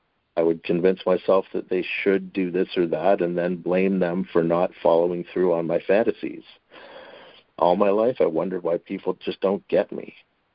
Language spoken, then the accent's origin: English; North Vancouver, British Columbia, Canada; Hi, friends. … from North Vancouver, BC, and I'm a marijuana addict who's in recovery